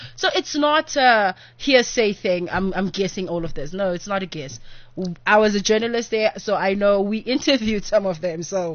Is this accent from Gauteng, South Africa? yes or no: no; Nelson Mandela Bay, Eastern Cape, South Africa; I'm from the Nelson Mandela Bay, and I was a journalist